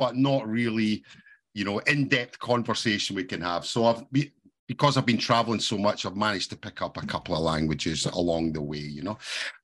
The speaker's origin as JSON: {"language": "English", "region": "Scotland", "country": "United Kingdom", "said": "I'm from Scotland in the United Kingdom, and I've been teaching English since the year 2008."}